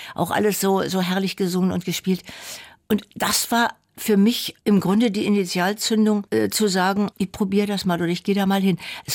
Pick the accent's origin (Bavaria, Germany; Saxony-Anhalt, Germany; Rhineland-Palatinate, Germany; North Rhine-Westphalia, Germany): Saxony-Anhalt, Germany; Dessau; Ich fuhr mit der Schule in meine Heimatstadt Dessau, ins sehr schöne Dessauer Theater